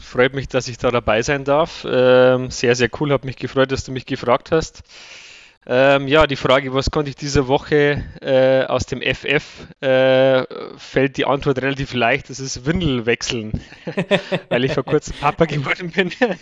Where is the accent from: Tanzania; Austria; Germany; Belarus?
Germany; Bavaria; accent: Bavarian; gebürtig aus der Chiemseer Gegend, deswegen auch der Dialekt. Kann ich nicht verbergen.